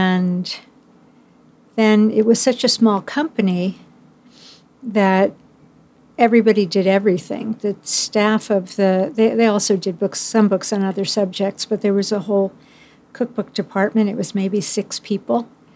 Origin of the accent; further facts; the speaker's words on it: Lakewood, New Jersey, United States; I grew up mostly in Lakewood, New Jersey.